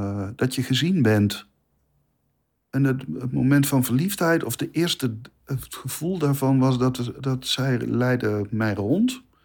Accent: Roosendaal, North Brabant, Netherlands; Ik ben geboren in Roosendaal en ben opgegroeid in Brabant, West-Brabant.

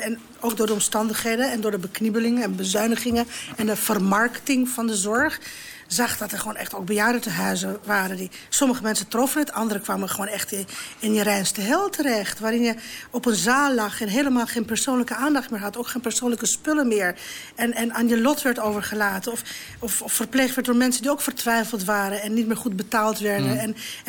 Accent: Romania; Ik kom uit Roemenië, waar eigenlijk... dat was een communistische verzorgingsstaat.

